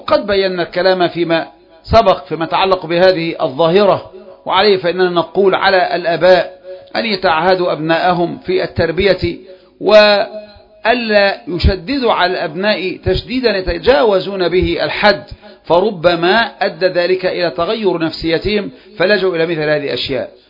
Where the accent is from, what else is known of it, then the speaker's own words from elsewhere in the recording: Egypt; عندنا في مصر